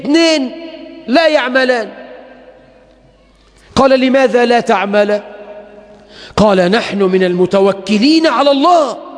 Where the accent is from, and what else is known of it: Egypt